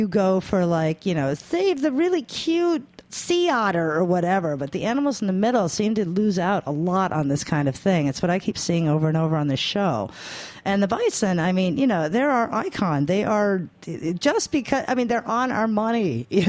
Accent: New York, United States; It's like, careful, I'm a New Yorker, my friend.

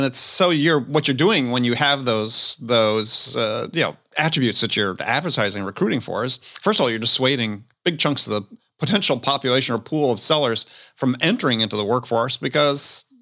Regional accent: Wisconsin, United States; Well, I grew up in Wisconsin.

